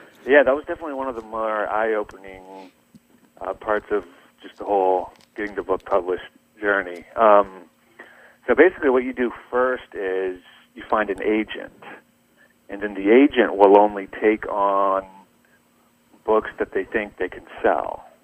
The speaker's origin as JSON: {"language": "English", "town": "Washington", "region": "Iowa", "country": "United States", "tie": "born or raised there", "said": "Yeah, I grew up in Washington, Iowa, born and raised."}